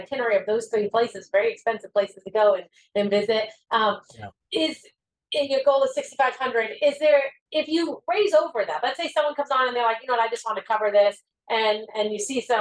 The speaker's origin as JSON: {"language": "English", "region": "Massachusetts", "country": "United States", "tie": "born or raised there", "said": "I grew up outside of Boston, and so I'm an East Coast girl."}